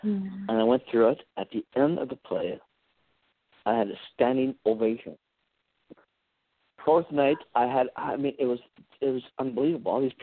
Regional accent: Virginia, Minnesota, United States; But that being said, it was still Virginia, Minnesota, So they had great schools, this and that, and they even had a junior college, so it was good.

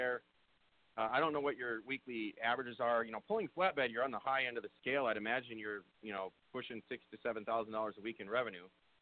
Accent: Michigan, United States; I come from Michigan, all automotive workers and, you know, union backed and all this stuff.

